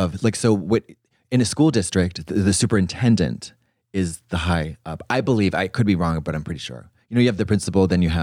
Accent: East Coast, United States; I talked to my aunt, Priscilla. We're from the East Coast.

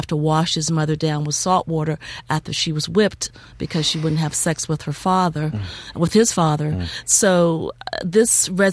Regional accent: the South, United States; I am from the South myself. I grew up with the stories of slavery

